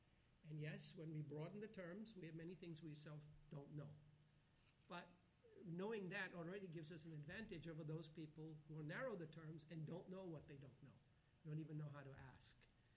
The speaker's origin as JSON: {"language": "English", "country": "Pakistan", "said": "I come from Pakistan"}